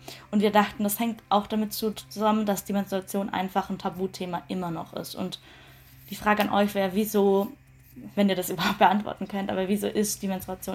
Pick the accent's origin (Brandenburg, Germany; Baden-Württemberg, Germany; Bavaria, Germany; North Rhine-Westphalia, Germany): Baden-Württemberg, Germany; ich bin in Baden-Württemberg zur Schule gegangen